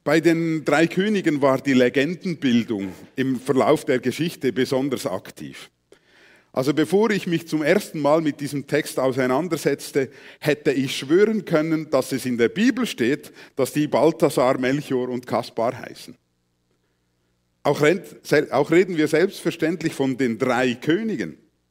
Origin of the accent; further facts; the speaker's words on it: Aargau, Switzerland; also born or lived in Mexico; Wir sind dann in die Schweiz zurückgekehrt, in ein kleines Bauerndorf im Kanton Aargau. Und in einem kleinen Bauerndorf bist du als mexikanisch Geborener ein Exot.